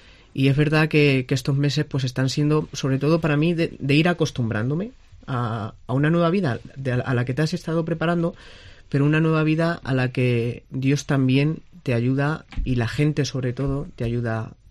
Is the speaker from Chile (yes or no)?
no; Villanueva de los Infantes, Castilla-La Mancha, Spain; also born or lived in Puerto Lápice; tengo 27 años, aunque soy natural de Puerto Lápice, pues he vivido y me he criado en Villanueva de los Infantes.